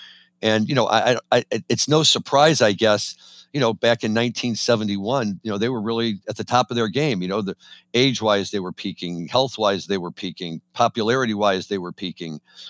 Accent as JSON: {"language": "English", "region": "Missouri", "country": "United States", "said": "Missouri's my home state, and I was still surprised they got medical."}